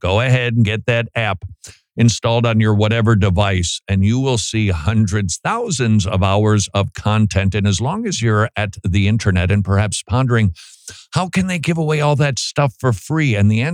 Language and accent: English; St. Paul, Minnesota, United States; now in Atlanta, United States; We came from St. Paul, Minnesota. Wow, I've been trying to say that like I'm not from there, but I can't help it. St. Paul, Minnesota, then down to Atlanta.